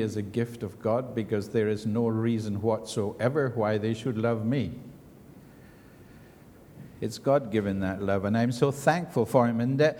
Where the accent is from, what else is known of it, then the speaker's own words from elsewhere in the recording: Scotland, United Kingdom; I as a Scotsman tend to hurt people more than necessary. That is a Scottish flesh.